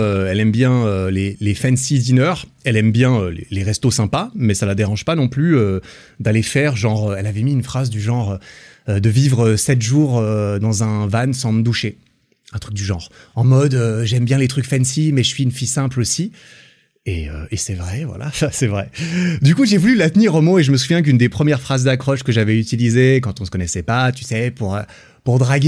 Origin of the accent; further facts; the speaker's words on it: Romandy, Switzerland; la région suisse francophone, là d'où je viens, c'est la deuxième partie, la deuxième plus grande partie du pays, où on parle français, voilà, concrètement. Comme c'est mon cas.